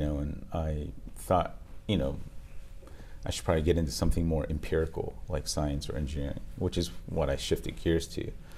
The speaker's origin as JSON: {"language": "English", "country": "United States", "tie": "born or raised there", "said": "growing up in the States, you know, I was always sort of I always felt like an outsider a little bit."}